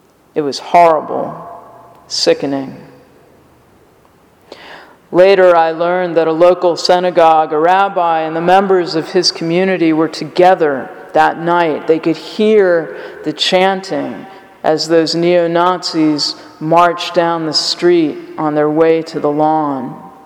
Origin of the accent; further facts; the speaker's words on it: Charlottesville, Virginia, United States; I grew up in Charlottesville, right outside the town in Albemarle County. I graduated from Western Albemarle High School. Then I went back to Charlottesville for graduate school.